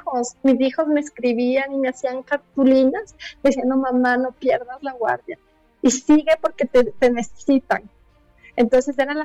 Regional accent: Ecuador; yo soy ecuatoriana, entonces estaba entre Ecuador y Colombia

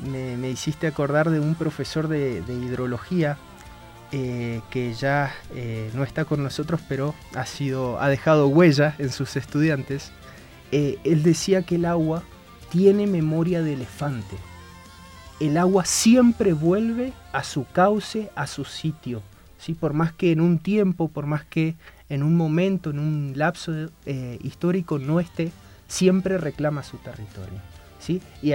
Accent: Resistencia, Chaco, Argentina; provengo de una provincia de Argentina del norte, límite con Paraguay y Brasil, es la provincia del Chaco. Mi ciudad, que tiene un nombre bastante particular, se llama Resistencia

